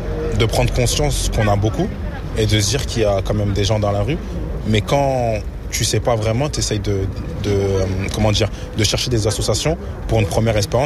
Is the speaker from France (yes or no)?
yes; Valenton, Île-de-France, France; je suis originaire de Valenton dans le Val-de-Marne. Je suis âgé maintenant de 22 ans, je suis de l'année 1994.